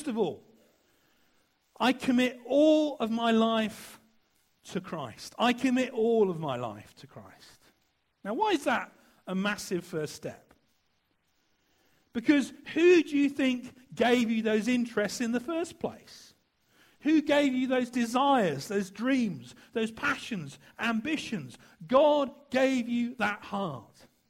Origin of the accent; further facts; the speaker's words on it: Dorchester, South West England, United Kingdom; When I was growing up in Dorchester